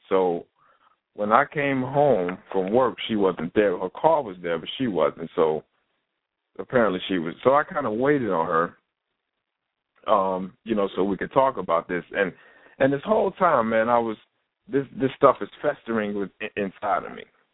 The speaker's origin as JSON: {"language": "English", "town": "Winston-Salem", "region": "North Carolina", "country": "United States", "lives_now": "Raleigh, United States", "said": "I moved up there with her when we got married because I'm from Winston-Salem."}